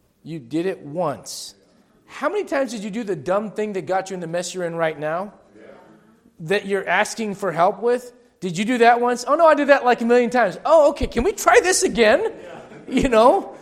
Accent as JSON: {"language": "English", "town": "Denver", "region": "Colorado", "country": "United States", "said": "By the way, I'm from Denver, all right?"}